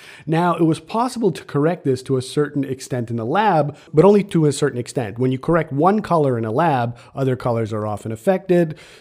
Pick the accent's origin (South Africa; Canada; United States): Canada; I'm Canadian, so I don't have much to do with American politics